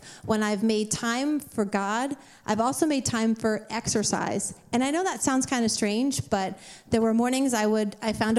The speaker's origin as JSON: {"language": "English", "region": "Pennsylvania", "country": "United States", "tie": "born or raised there", "said": "because I grew up outside of Philly"}